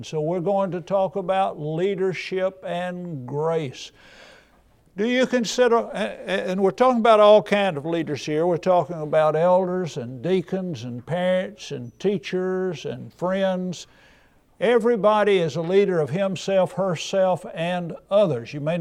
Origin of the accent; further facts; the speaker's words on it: Centerville, Tennessee, United States; When I was growing up in Centerville, Tennessee, right off the square was a grocery store.